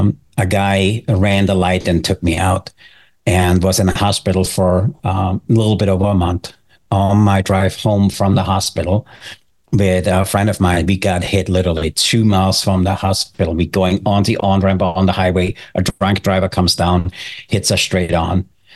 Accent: Austria; I'm born and raised in Austria. So if you can't tell from my accent, and I'm not a, you know, a resident of the US. So I'm native Austrian, had the opportunity to grow up in a small town.

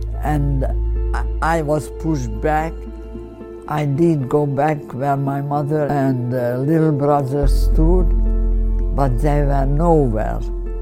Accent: Hungary; born there; English is a second language; I was born in Hungary, 1925.

